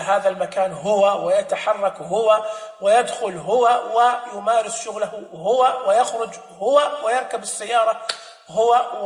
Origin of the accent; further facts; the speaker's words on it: Saudi Arabia; أتكلم عندنا في السعودية مثلا